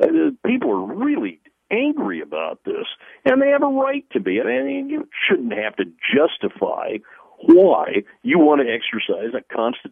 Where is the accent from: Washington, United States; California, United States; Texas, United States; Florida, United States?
Washington, United States; I grew up out here in Washington State when Scoop Jackson and Warren Magnuson were our senators out here.